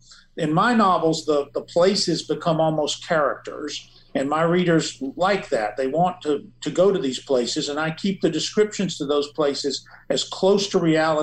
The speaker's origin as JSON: {"language": "English", "town": "Atlanta", "region": "Georgia", "country": "United States", "tie": "born or raised there", "said": "When I grew up in Atlanta, there was no interstate system."}